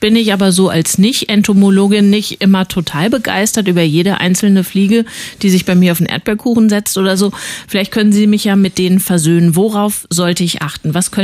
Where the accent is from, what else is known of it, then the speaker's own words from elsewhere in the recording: Berlin, Germany; Bemerken Sie diesen Schwund auch bei uns in Berlin und Brandenburg?